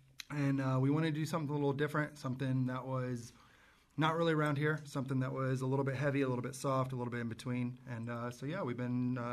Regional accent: Dayton, Ohio, United States; Growing up in the Dayton music scene, it wasn't weird for a show on a Friday or a Saturday to be, you know, a hardcore band or two

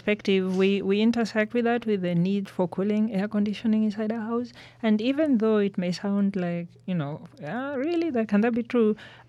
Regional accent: Kenya; a lot of the products that are being sold in Kenya, for example, which is my home country

